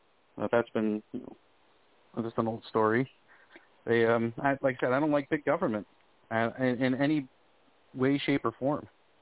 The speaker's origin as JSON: {"language": "English", "town": "Cleveland", "region": "Ohio", "country": "United States", "tie": "born or raised there", "said": "And, you know, Cleveland, growing up in Cleveland, I've seen a lot of different sides of everything."}